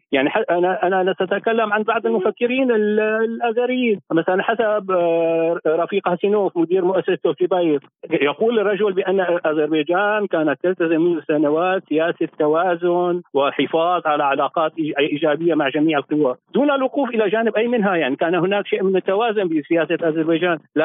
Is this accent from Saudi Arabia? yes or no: no; Syria; طبيعي بداية كسوري لم تغب السيادة عن الحدود السورية بالمطلق